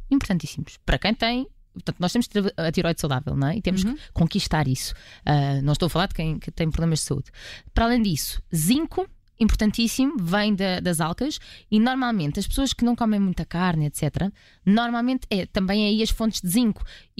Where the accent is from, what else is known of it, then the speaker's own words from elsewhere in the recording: Portugal; somos portugueses, gostamos de pepino